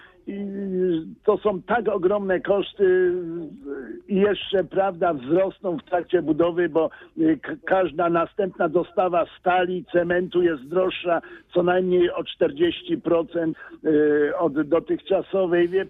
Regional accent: Poznań, Greater Poland Voivodeship, Poland; No jestem poznaniakiem.

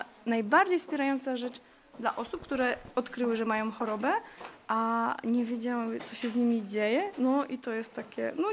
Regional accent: Zielona Góra, Lubusz Voivodeship, Poland; Ja jestem na przykład z Zielonej Góry.

